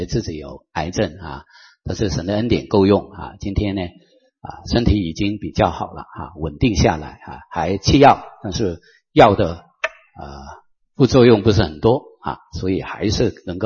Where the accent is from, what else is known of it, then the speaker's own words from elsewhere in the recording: Hong Kong; accent: Hong Kong Mandarin; Chinese is a second language; 我是从香港来的，所以你听呢，我的普通话就是港普了，香港的普通话啊